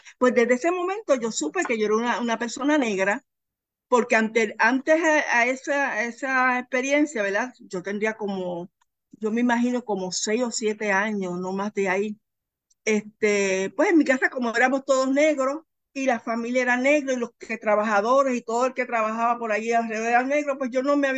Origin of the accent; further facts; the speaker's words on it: Loíza, Puerto Rico; also born or lived in Río Piedras; Bueno, yo nací en Río Piedras, pero llegué a Loíza a los pocos días de nacida, así que yo me considero loiseña de pura cepa. Me crié alrededor del Ancón, llegué al Ancón como de 2 o 3 añitos